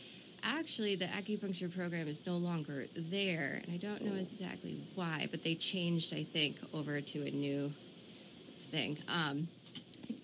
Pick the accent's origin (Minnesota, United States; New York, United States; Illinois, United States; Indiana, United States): New York, United States; Utica; also born or lived in Old Forge; I'm from Utica, New York, initially.